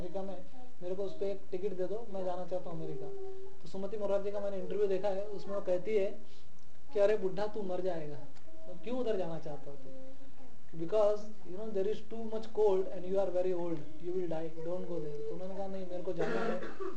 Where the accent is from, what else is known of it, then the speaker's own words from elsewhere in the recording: India; born there; moved away; हालांकि हम भारत में जन्मे हैं तो हमारा बड़ा सौभाग्य है